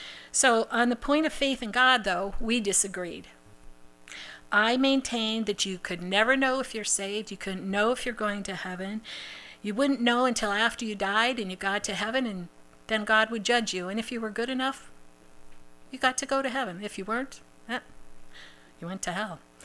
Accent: Phoenix, Arizona, United States; also born or lived in Winnipeg, Canada; So I was born on September 12, 1960, in a suburb of Winnipeg, Manitoba, Canada. In 1964, just before my fourth birthday, we emigrated from Canada to Phoenix, Arizona.

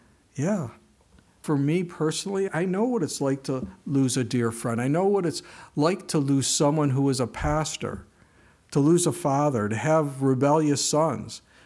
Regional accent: the South, United States; Well, I'm a Southerner, but that's not a comfort, my friend.

